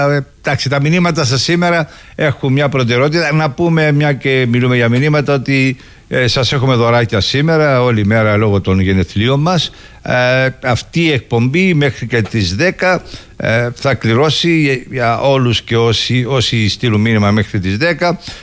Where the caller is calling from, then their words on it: Limassol, Limassol District, Cyprus; από τη Λεμεσό.